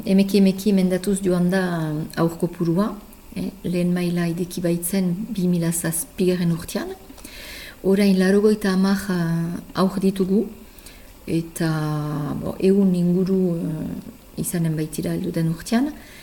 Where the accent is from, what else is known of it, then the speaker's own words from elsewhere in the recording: Ascain, Nouvelle-Aquitaine, France; Azkainen berian, nire kasuan behintzat, nire herrian ari baina izlanean